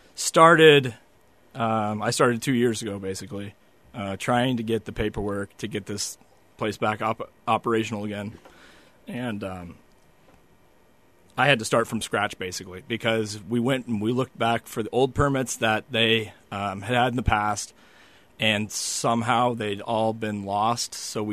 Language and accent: English; Indiana, United States; but I'm from Indiana, so I didn't really know anything about salmon.